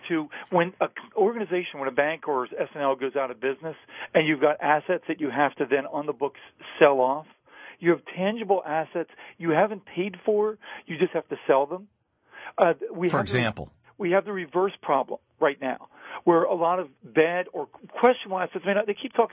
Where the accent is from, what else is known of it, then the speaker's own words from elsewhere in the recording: Baltimore, Maryland, United States; I grew up in Baltimore. Baltimore was particularly hard hit.